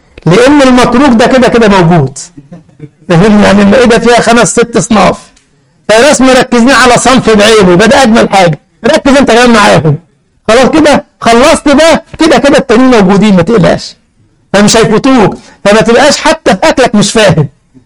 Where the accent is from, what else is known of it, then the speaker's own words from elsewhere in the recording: Egypt; now in Germany; والناس يحطوا عندنا في مصر حاجه اسمها البلح الزغلول